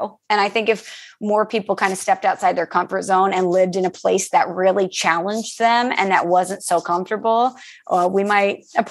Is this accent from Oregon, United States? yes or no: no; St. Louis, Missouri, United States; I mean, I know in St. Louis, which is my hometown, a city that I love dearly, you have to plan things out.